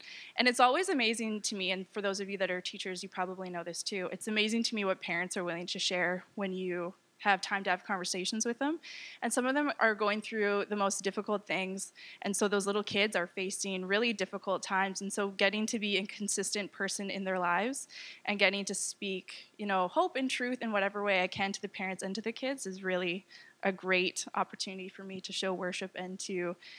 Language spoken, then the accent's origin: English; British Columbia, Canada; So I grew up on Vancouver Island, and then I moved out here to come to school, and I became a teacher.